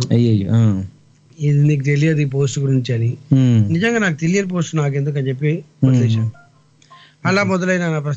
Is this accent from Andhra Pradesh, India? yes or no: no; Hyderabad, Telangana, India; born there; నేను పుట్టింది హైదరాబాద్ అండి. అమ్మమ్మ వాళ్ళు ఉండేది కూడా మా అమీర్పేట.